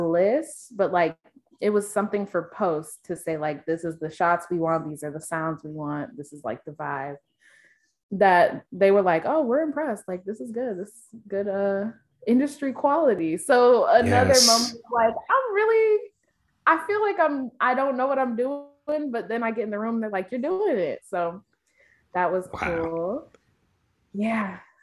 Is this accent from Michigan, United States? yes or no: yes; Clarkston, Michigan, United States; I'm from Clarkston, Michigan. Very small town that like nobody knows unless you're from Michigan and like played our basketball team.